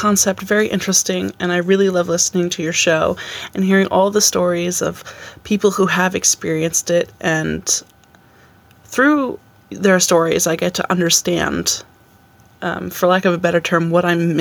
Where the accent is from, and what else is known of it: Albany, New York, United States